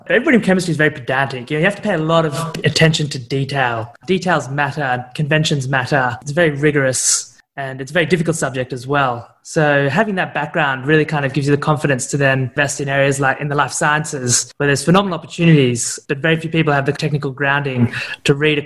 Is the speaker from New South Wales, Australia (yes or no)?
yes; Sydney, New South Wales, Australia; moved away as an adult; also born or lived in United Kingdom; So my background is I grew up in Sydney, Australia.